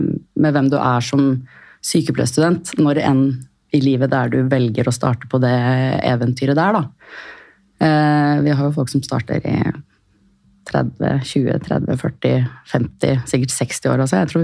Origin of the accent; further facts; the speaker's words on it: Asker, Akershus, Norway; og er 31, og jeg kommer fra Asker, som jeg egentlig synes er nærmere Lier enn det Lier er rammen.